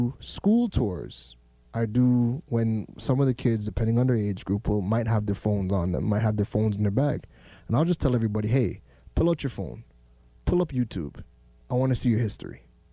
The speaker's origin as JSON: {"language": "English", "country": "Canada", "tie": "born or raised there", "moved": "as an adult", "lives_now": "Trinidad and Tobago", "said": "So growing up in Canada and coming to Trinidad as a whole adult, almost 30, you know, I don't know nothing about no bush."}